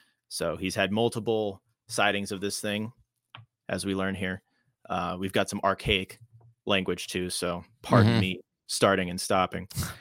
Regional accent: Virginia, United States; Lately, I've been studying cryptids in my home state for a couple of creative reasons for some future projects.

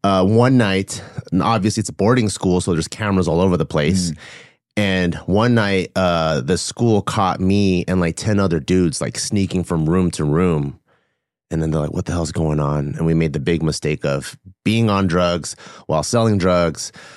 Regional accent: Gardena, California, United States; So I grew up pretty much born and raised in California. I grew up in the first city that I could remember. It's called Gardena.

